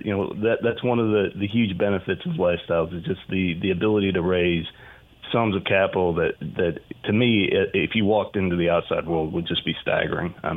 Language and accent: English; Knoxville, Tennessee, United States; the deal is in Knoxville, Tennessee, which is my hometown. It's a place I love. My family's there.